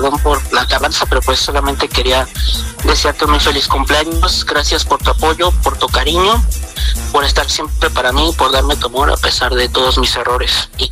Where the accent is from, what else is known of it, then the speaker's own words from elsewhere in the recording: Temascalapa, State of Mexico, Mexico; Bueno, soy de Temascalapa, aquí en el Estado de México.